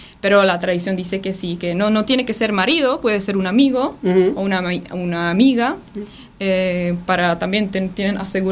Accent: Slaný, Central Bohemian Region, Czechia; born there; Spanish is a second language; Yo, por ejemplo, nací en una ciudad de 15.000 habitantes, una ciudad chiquita.

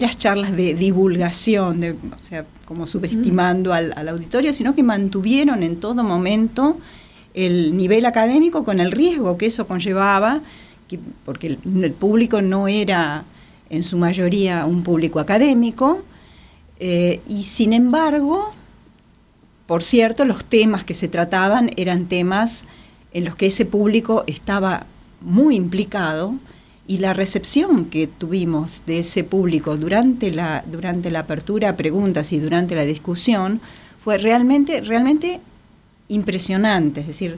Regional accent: Argentina; soy una típica argentina con... hija de toda clase de inmigrantes, pero el inmigrante más extranjero, mi abuelo, era checoslovaco.

